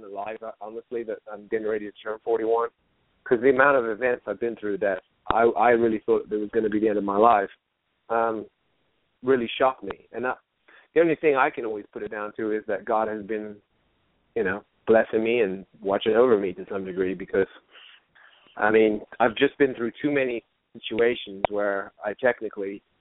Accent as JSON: {"language": "English", "country": "United Kingdom", "accent": "British", "said": "And, you know, I remember getting kind of bullied and picked on."}